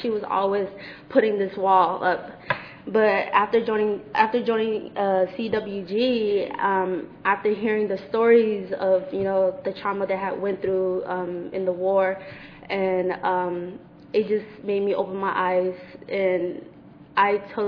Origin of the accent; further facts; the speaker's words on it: Oakland, California, United States; our struggle too as an American, you know, growing up, was born and raised in Oakland, living out here